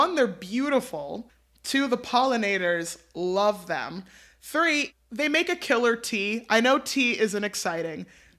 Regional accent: New York, United States; I'm a New Yorker.

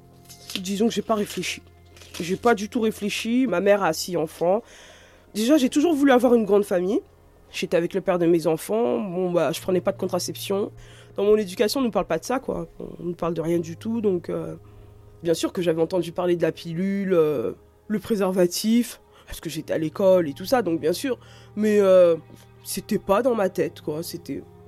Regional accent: France; je devais avoir 16 ans à peine. Je suis née ici, je suis née en France, j'ai grandi ici.

